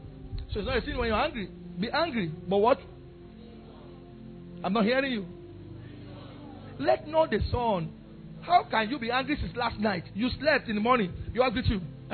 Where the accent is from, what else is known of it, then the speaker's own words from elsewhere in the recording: South East, Nigeria; We Igbo. We are proud people. We don't take nonsense.